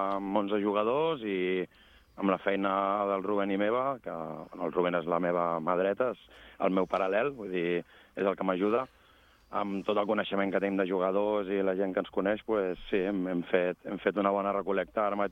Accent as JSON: {"language": "Catalan", "town": "Els Monjos", "region": "Catalonia", "country": "Spain", "said": "jo soc dels Monjos i serà com a casa meva."}